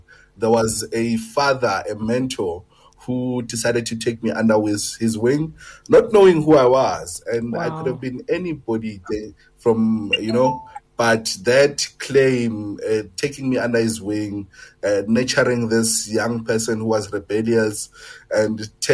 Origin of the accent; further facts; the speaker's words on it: Alexandra, Gauteng, South Africa; I was born and bred in Alex.